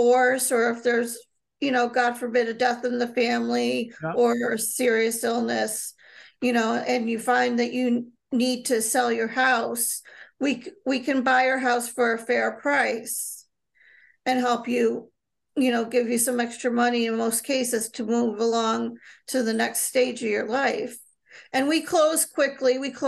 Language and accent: English; Massachusetts, United States; You know, we're local. We've been born and raised in Berkshire County.